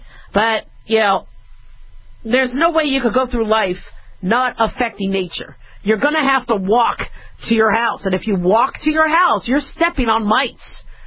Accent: California, United States; born there; Well, I didn't grow up in California, but I was born there, and my parents moved a lot.

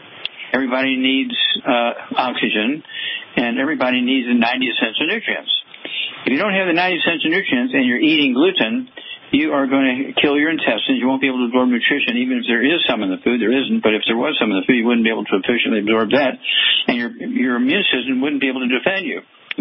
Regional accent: Missouri, United States; When I grew up in Missouri, we had a lot of farm labor.

